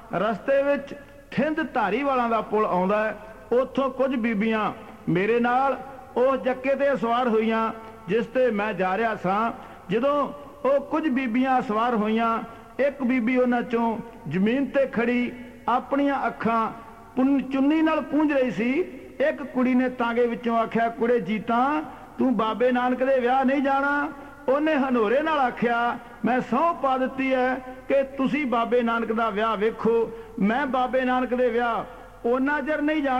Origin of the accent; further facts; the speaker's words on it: Tugalwala, Punjab, India; ਸਾਡਾ ਪਿੰਡ ਤੁਗਲਵਾਲਾ ਬਟਾਲੇ ਤੋਂ 12-13 ਮੀਲ ਪੈਂਦਾ ਹੈ।